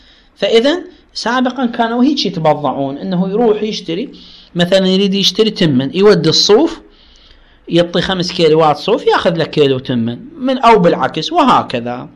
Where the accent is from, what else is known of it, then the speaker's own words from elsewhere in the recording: Iraq; الأقمشة الآن الأقمشة تباع عندنا بالعراق بالأمتار